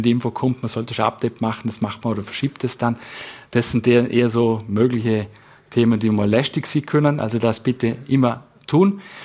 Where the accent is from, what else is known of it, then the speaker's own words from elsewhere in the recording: Vorarlberg, Austria; wo man es als Vorarlberger einfach, ja, du fischst dir das Vierten